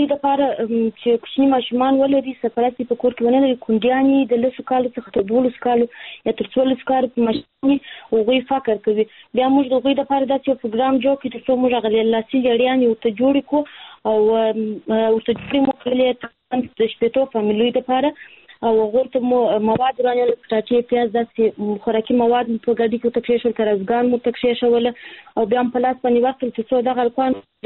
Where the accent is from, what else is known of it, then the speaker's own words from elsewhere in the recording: Kandahar, Afghanistan; زه هلمند نه، د کندهار ولایت یم.